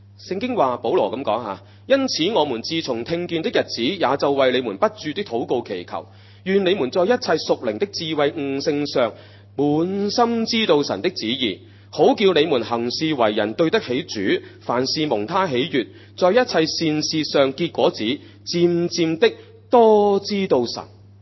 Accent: Hong Kong; 我哋香港人係咪咁噶？

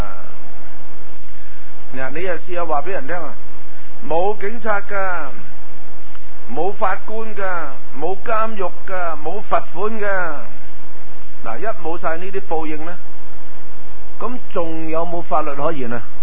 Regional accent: China; 这个就系我哋中国人所讲话天有眼或者天冇眼呢个问题啦

